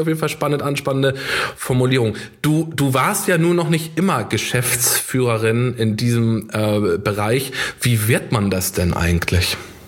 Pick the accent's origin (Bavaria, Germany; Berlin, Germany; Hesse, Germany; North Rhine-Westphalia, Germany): Bavaria, Germany; am Ammersee treffen, meiner alten Heimat.